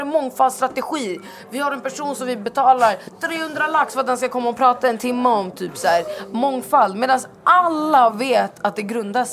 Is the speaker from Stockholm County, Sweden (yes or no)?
yes; Vällingby, Stockholm County, Sweden; Ja, jag är från alltså... Vällingby.